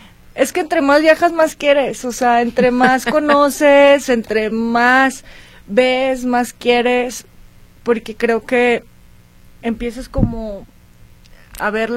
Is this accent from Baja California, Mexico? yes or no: no; León, Guanajuato, Mexico; born there; Me gustaría tener otra en donde nací con mi familia en León, Guanajuato.